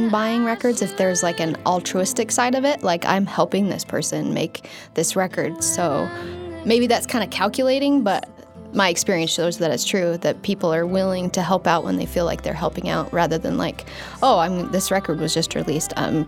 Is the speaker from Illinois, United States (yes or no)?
no; American Fork, Utah, United States; I grew up in American Fork, Utah.